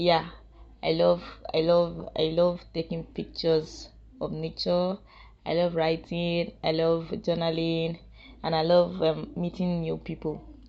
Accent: Kogi, Nigeria; now in Lagos, Nigeria; I hail from Kogi State, but I am currently with my parents in Lagos.

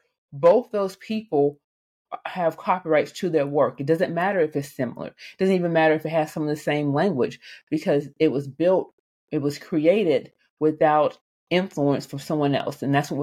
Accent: Montgomery, Alabama, United States; Monday I came home and I spoke in my hometown of Montgomery.

